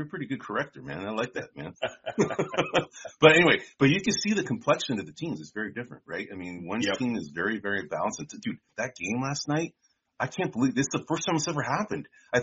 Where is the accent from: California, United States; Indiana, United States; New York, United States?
California, United States; San Francisco; You know, we're both from San Francisco